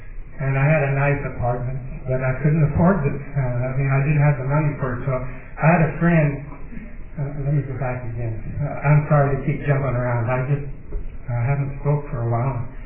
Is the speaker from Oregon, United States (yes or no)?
no; Indiana, United States; also born or lived in Florida / Oklahoma / Alabama; I'm from Indiana. After I got out of the service, I ended up in Florida. And I ended up in Oklahoma and Alabama, and I all across the country.